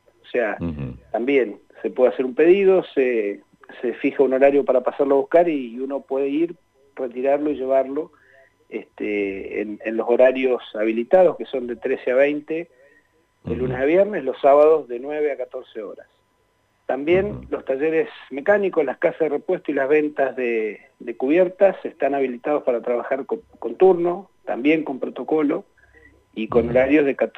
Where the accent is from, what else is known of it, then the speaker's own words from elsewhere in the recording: Fernández Oro, Río Negro, Argentina; su casa, en Fernández Oro, que mi pueblo, digamos.